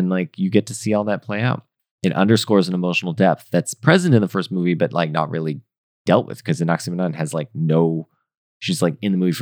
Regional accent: Malaysia; I'm a Malaysian.

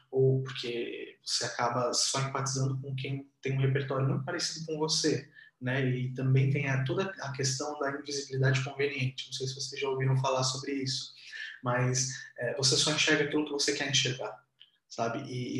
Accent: São Paulo, Brazil; also born or lived in Santo André; sou de família nordestina também, que veio do interior ali do Ceará, se jogaram aqui em São Paulo, nasci em Santo André, fui criado na zona leste de São Paulo ali até os meus 20 e poucos anos.

